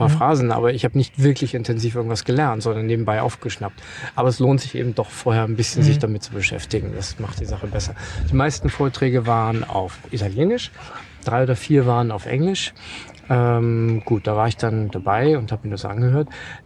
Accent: Germany; ich komme aus Deutschland, da geht man zum Bahnhof und holt sich ein Ticket.

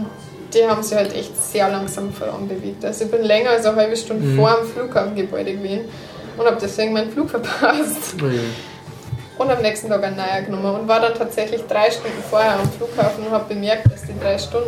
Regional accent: Morocco; German is a second language; Weil als Marokkaner ein Visum für Europa zu kriegen, muss man sich schon halber auf den Kopf stellen.

